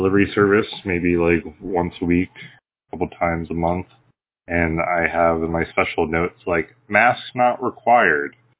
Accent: Florida, United States; I came from Florida

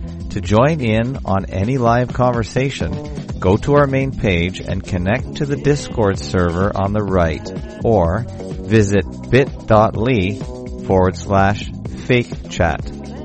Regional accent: Canada; And I am a Canadian and an American citizen

